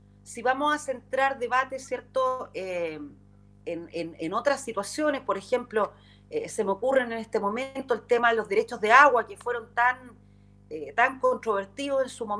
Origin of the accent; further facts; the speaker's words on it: Chile; en qué es lo que nosotros necesitamos como chilenos para estar mejor.